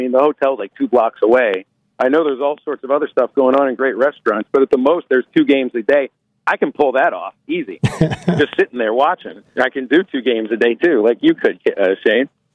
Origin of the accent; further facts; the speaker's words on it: Pittsburgh, Pennsylvania, United States; I'm from Pittsburgh, Pennsylvania. I didn't even know Pitt had a team, for crying out loud.